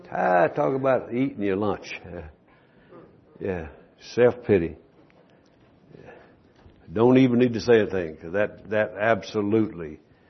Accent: Scotland, United Kingdom; moved away as an adult; We came over from Scotland about how we do our meetings. But if we'd let you, you'd have probably said, now here's how we do it in Dundee, you know.

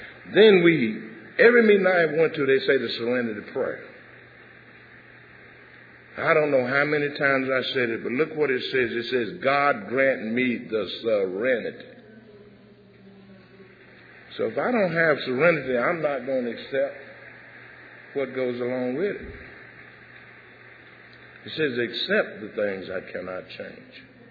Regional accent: San Antonio, Texas, United States; born there; The thing is, I came here and I was born in San Antonio, Texas.

